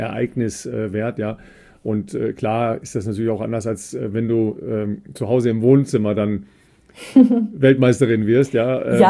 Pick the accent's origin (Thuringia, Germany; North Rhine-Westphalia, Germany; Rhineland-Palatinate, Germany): North Rhine-Westphalia, Germany; Dorsten; Richtig, aus meiner Heimat kommt er. Der ist nämlich in Dorsten aufgewachsen.